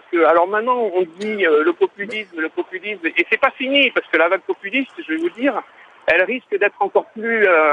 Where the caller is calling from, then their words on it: Paris, Île-de-France, France; moi j'écoute, je suis de Paris